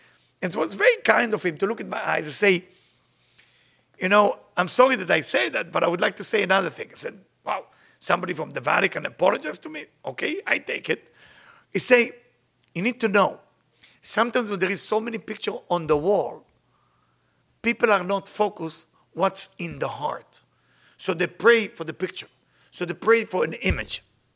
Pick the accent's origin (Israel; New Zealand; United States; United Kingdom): Israel; English is a second language; saw that I'm a little Israeli with my accent. I have yarmulke under my head.